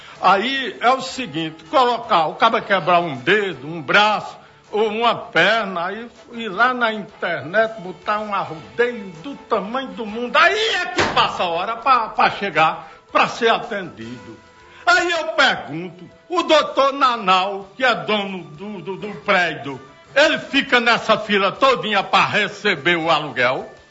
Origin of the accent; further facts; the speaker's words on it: Pará, Brazil; Eu vim lá do Pará, eu tenho vários amigos